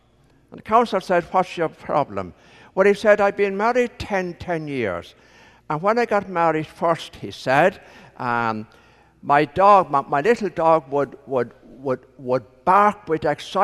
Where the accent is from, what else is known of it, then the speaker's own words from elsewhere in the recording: Ireland; growing up in Ireland and spending 6 years in a seminary